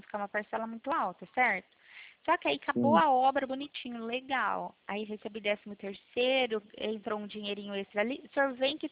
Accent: Pirassununga, São Paulo, Brazil; Eu sou aqui de Pirassununga.

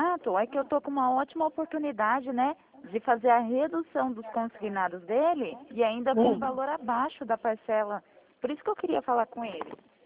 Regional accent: Itatiba, São Paulo, Brazil; não, eu sou aqui de Itatiba.

